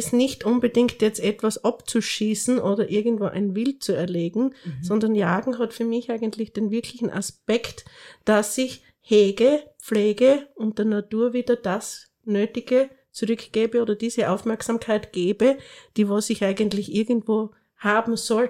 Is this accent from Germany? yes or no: no; Styria, Austria; now in Radegund, Austria; Ja, ich bin eigentlich aus der Südoststeiermark.